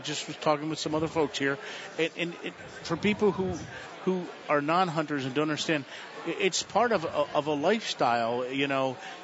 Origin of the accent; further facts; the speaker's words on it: Pennsylvania, United States; I grew up in Pennsylvania. Hunting's big there.